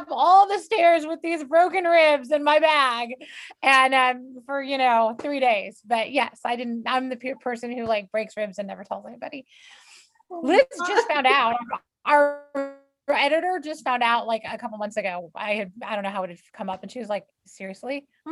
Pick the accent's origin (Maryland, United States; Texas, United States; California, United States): Texas, United States; And I don't understand why I'm from Texas, where it's hot and humid, but we believe in air conditioning.